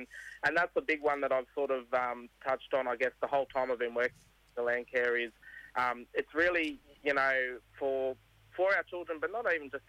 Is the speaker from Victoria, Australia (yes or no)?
no; New South Wales, Australia; Yeah, so I'm a Wiradjuri man. My people are from the Dubbo and Parkes region of Central West, New South Wales.